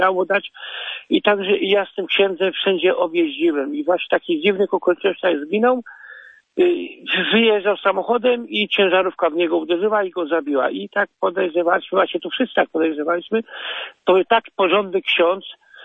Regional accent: Kutno, Łódź Voivodeship, Poland; ja jestem z Kutna

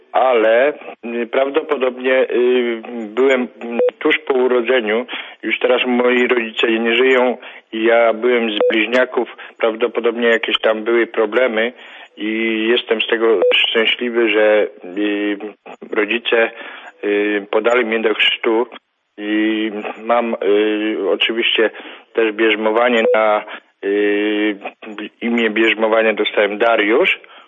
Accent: Żelechów, Masovian Voivodeship, Poland; Ponieważ pochodzę z mojej miejscowości, to jest Żelechów koło Garwolina w województwie mazowieckim.

